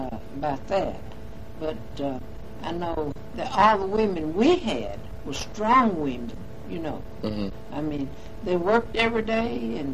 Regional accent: the South, United States; they'd laugh, you know, because we're from the South.

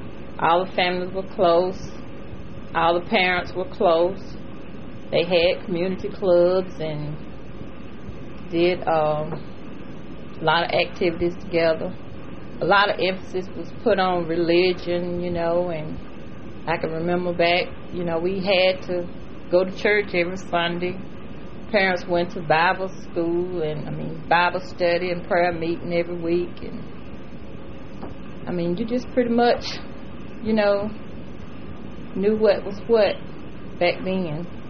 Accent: Gadsden, Alabama, United States; I was born here in Gadsden at Baptist Memorial Hospital, which was the old Baptist Hospital located downtown on 7th Avenue, right off of 12th Street.

